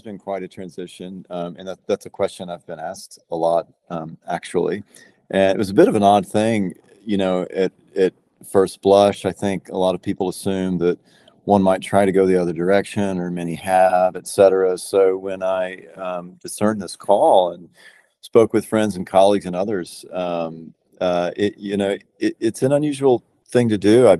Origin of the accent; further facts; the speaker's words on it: Houston, Texas, United States; And I tell you, I mean, as a kid growing up in Houston, the sort of LA style big city on the Gulf Coast